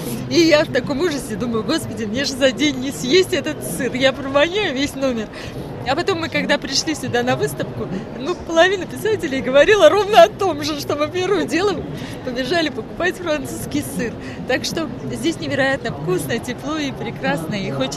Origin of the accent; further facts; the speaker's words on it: Armenia; Я, безусловно, я армянка, и я русский писатель, потому что пишу на русском.